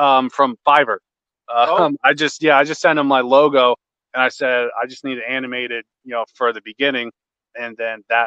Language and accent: English; Spring Hill, United States; I was born and raised in Spring Hill. I grew up there.